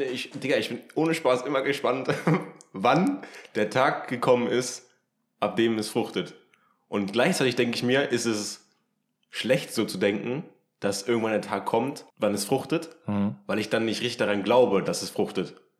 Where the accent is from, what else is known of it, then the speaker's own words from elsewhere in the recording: Hildesheim, Lower Saxony, Germany; also wir kommen ja ursprünglich aus Hildesheim